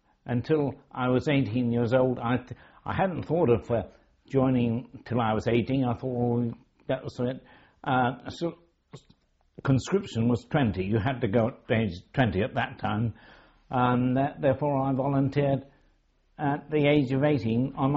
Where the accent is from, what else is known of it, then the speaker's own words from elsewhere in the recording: Sidmouth, South West England, United Kingdom; I grew up in Sidmouth. I moved there in 1927.